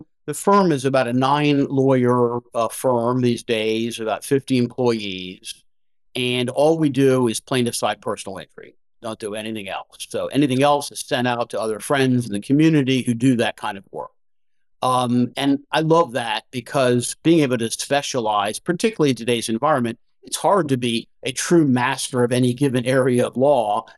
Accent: Norfolk, Virginia, United States; here in Hampton Roads, Virginia, which is also my hometown. So I've been in Norfolk all my life, other than going away to school

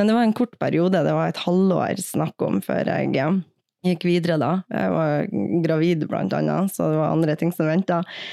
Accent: Mo i Rana, Nordland, Norway; vi er begge fra Mo i Rana. Det er ikke så vanlig for forsvarspar at man er fra samme by, men det er vi.

